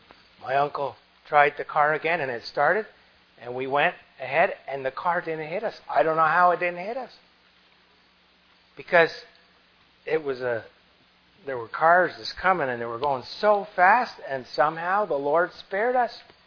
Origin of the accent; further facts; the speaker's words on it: Canada; because I'm a Canadian, I can't come across in a car across the border into the United States.